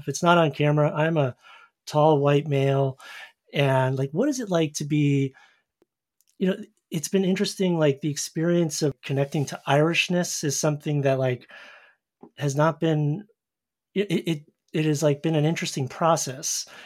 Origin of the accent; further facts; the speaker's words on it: New Jersey, United States; to find good soccer growing up in New Jersey, as I mentioned, Kirk and like the Ironbound, you go to immigrant areas to like, to play.